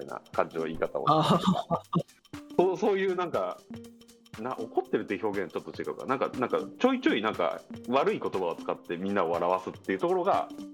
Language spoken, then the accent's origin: Japanese; Sado, Niigata, Japan; 私実は、その佐渡島出身で